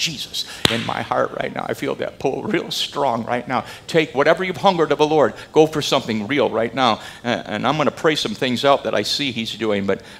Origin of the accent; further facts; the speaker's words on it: Texas, United States; You know, it was almost like, you know, I'm from Texas.